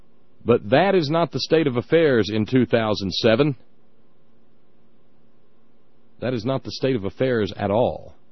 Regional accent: Alabama, United States; also born or lived in Atlanta, Georgia; I grew up in Alabama, so, you know, I kind of got a right to say this stuff. I lived in Atlanta, so I kind of got a right to say this stuff.

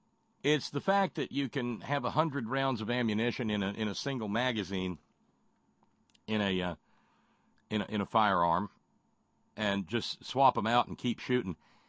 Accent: Alabama, United States; Or as we pronounced it when I was a little redneck growing up in Alabama, Illinois.

